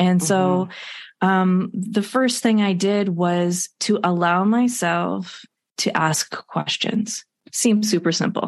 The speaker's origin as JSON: {"language": "English", "town": "Muskegon", "region": "Michigan", "country": "United States", "tie": "born or raised there", "said": "I was. Yeah, I grew up in West Michigan in the Muskegon area."}